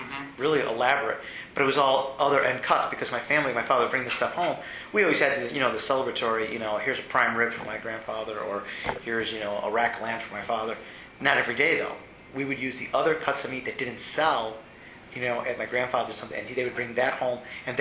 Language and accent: English; United States; but I'm American. And I need to have those influences. I'm American.